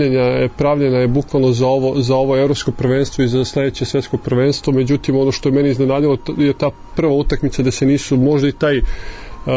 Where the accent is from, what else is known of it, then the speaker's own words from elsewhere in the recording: Ušće, Šumadija and Western Serbia, Serbia; Upravo tako. Igrao sam u tom lokalnom klubu iz Ušća, karijeru potom nastavio u Slogi iz Kraljeva, prešao u Zemun